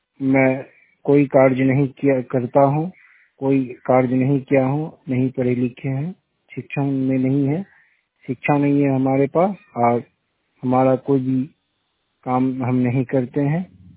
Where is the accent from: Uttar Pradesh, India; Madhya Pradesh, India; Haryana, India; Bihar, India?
Bihar, India; Kadwa; बैगना कटिहार, कदवा रामपारा बैगना कटिहार के निवासी हूँ। स्थायी पता कदवा रामपारा बैगना कटिहार